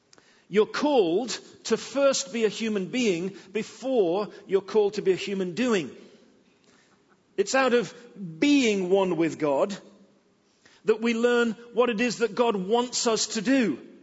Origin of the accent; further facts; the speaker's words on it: England, United Kingdom; I come from England, I know that.